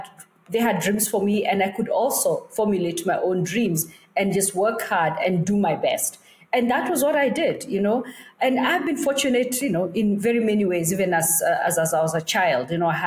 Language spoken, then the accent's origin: English; Nairobi, Kenya; it was just a wonderful, wonderful time growing up in Nairobi.